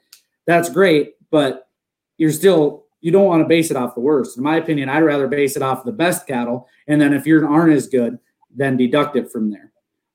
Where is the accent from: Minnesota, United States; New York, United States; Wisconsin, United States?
Minnesota, United States; Brainerd; You know, I grew up in Brainerd, which is a town that doesn't have much agriculture.